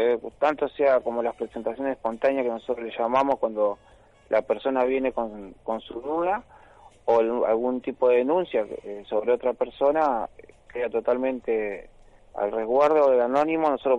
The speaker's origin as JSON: {"language": "Spanish", "town": "Rosario", "region": "Santa Fe", "country": "Argentina", "tie": "born there", "said": "Sí, bueno, yo nací en el 76, en Rosario. Mi papá son de Santa Fe, pero fueron a Rosario"}